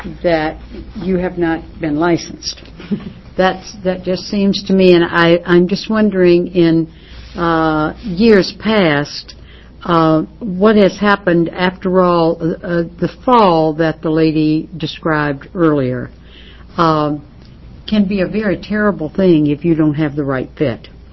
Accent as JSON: {"language": "English", "region": "Oregon", "country": "United States", "tie": "born or raised there", "said": "I happen to be riding down the street in my hometown here in Oregon last weekend"}